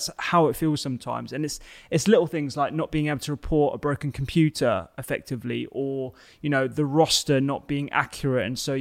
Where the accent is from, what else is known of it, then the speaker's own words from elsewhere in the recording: United Kingdom; A, we're British and we hate getting parking fines